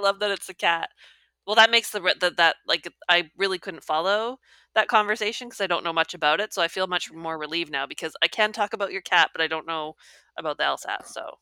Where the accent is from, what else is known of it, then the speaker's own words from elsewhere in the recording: Canada; I'm Canadian, she's American.